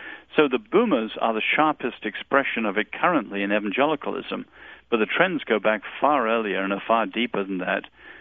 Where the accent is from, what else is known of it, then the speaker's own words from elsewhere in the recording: England, United Kingdom; moved away; And I must say, as an Englishman coming to live in this country, we have in England, for all our problems, tremendous preachers like John Stott